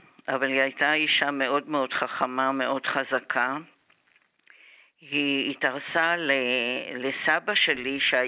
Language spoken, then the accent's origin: Hebrew; Jerusalem, Jerusalem District, Israel; נולדתי בירושלים כשאבי כבר לא היה איתנו